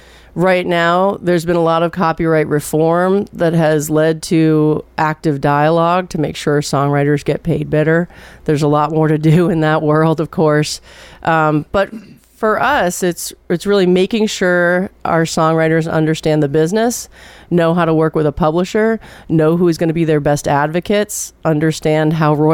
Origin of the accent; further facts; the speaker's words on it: Boston, Massachusetts, United States; now in Murfreesboro, United States; well, you know, I'm a Bostonian in Tennessee